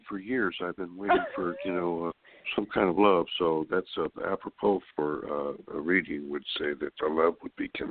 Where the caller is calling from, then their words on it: California, United States; From California.